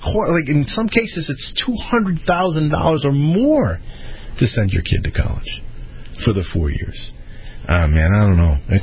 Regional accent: Connecticut, United States; My home state of Connecticut has second most millennials living at home.

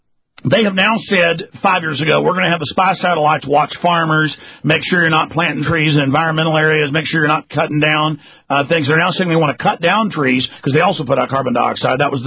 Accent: Dallas, Texas, United States; I grew up in Dallas. I remember 115 days. I remember a red sun. I remember the grass all dead.

